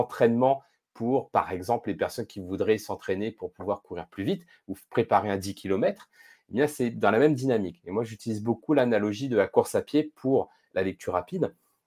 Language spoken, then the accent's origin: French; Réunion; Je viens de l'île de la Réunion, donc il y a aussi cet atome crochu entre nous aussi venant des Dom-Tom.